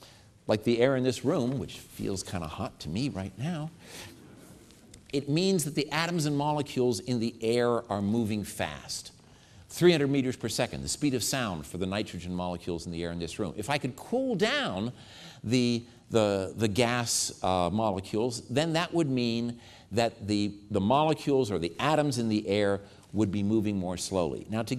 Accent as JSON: {"language": "English", "town": "Washington", "region": "District of Columbia", "country": "United States", "said": "I come from Washington, D.C. Hot air is in."}